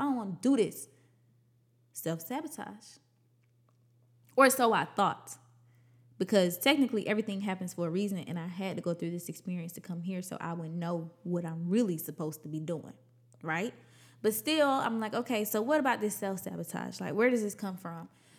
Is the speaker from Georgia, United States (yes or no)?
yes; Atlanta, Georgia, United States; I was standing outside of the house that I grew up in Atlanta.